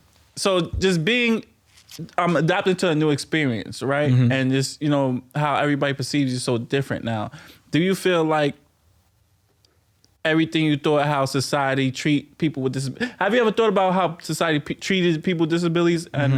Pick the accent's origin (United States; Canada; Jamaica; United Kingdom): Jamaica; I'm Jamaican.